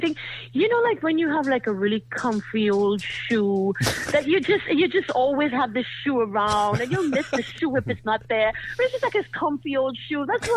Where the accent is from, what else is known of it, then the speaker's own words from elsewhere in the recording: Trinidad & Tobago; now in United States; You know, I came here from Trinidad. And, mm-hmm. you know, I planted my roots here. I fell in love with this country.